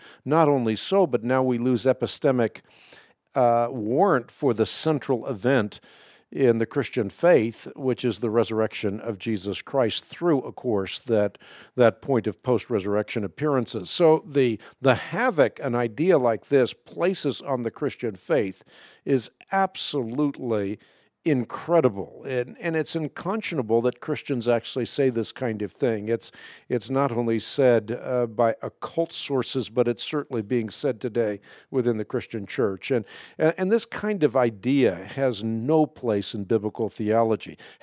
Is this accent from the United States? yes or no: no; Netherlands; first language Dutch; English is a second language; Yeah, well, I'm still learning. I'm Dutch. That's my first language, so I love the English language